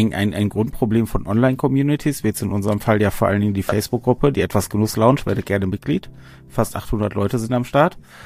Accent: Germany; Ich bin Deutscher, ich weiß das.

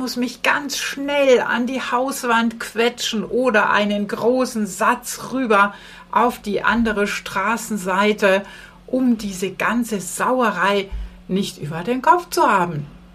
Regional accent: Southern Germany, Germany; wie ich jetzt als Süddeutsche, als erstes denkt

